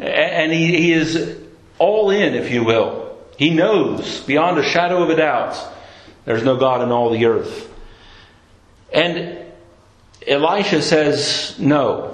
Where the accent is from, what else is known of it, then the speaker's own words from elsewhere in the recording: United States; Growing up in the States, and the rivers like the Mississippi and others, those are massive rivers.